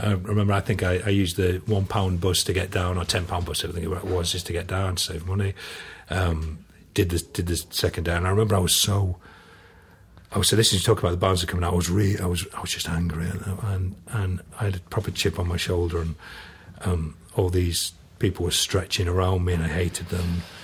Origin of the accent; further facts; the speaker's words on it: Barnsley, Yorkshire and the Humber, United Kingdom; I'm from Barnsley. And before you ask, I ain't got a ferret down my trousers. I don't walk a whippet.